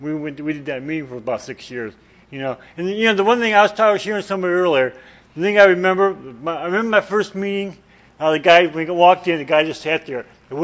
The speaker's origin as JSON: {"language": "English", "town": "Columbus", "region": "Ohio", "country": "United States", "said": "I'm from Columbus, Ohio."}